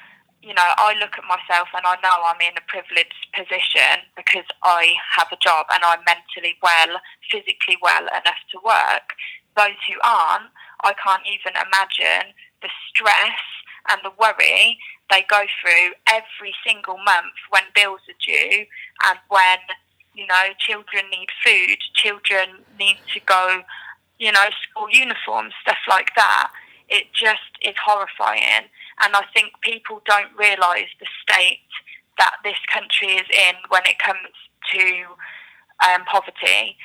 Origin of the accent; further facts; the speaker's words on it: United Kingdom; I think a lot of people, being British, we don't talk about a lot of the time what people are going through.